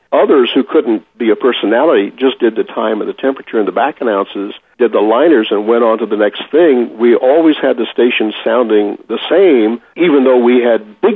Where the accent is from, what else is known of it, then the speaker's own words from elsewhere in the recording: Fort Smith, Arkansas, United States; also born or lived in Sonora, California, United States; I live in Van Buren, Arkansas. I grew up in Fort Smith, just across the river. We retired to live in Sonora, California, and in the Sierra Nevadas.